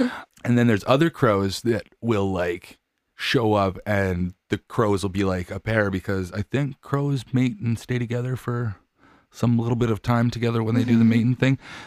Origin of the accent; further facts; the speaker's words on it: Canada; I'm a Canadian, so I don't really know too much about American politics